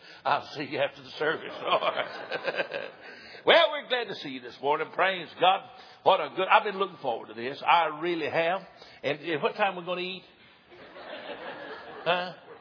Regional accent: Tennessee, United States; I was born and reared in East Tennessee

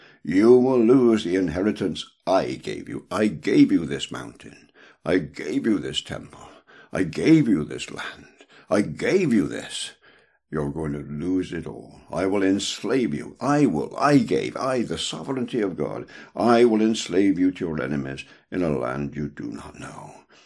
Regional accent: South West England, United Kingdom; I come from the West Country. And she dropped her H, which is a little in this.

